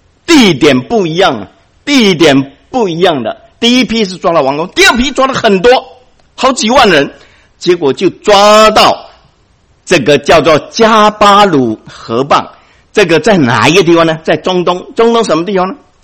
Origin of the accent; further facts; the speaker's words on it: Taiwan; 我们台湾话叫做唱靠调啊